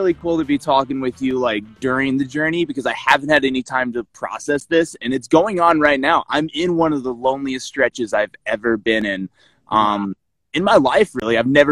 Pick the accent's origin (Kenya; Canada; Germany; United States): Kenya; You know, I grew up in Kenya, as we've talked about in our previous conversation, and did not have a lot of mountaineering experience in Kenya.